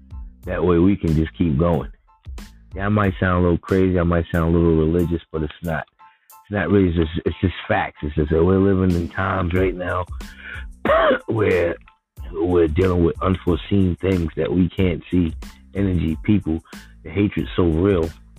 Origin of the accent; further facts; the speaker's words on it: Bronx, New York, United States; moved away; I come from the Bronx, so most of my friends, if they're not in prison, they're dead, or they moved away like myself